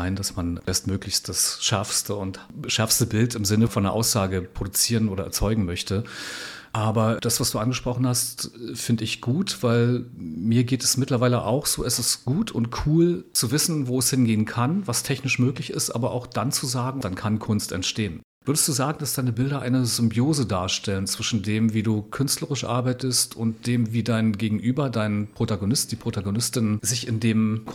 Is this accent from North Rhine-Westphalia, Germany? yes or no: no; Berlin, Germany; now in Hamburg, Germany; als Berliner habe ich meine Spots hier in Hamburg, natürlich am Hafen